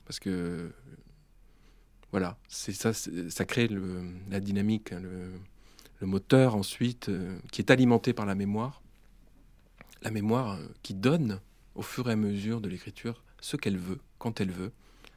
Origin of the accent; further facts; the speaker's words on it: Tarbes, Occitanie, France; also born or lived in Lourdes; j'ai grandi à Tarbes et Lourdes, et donc à l'école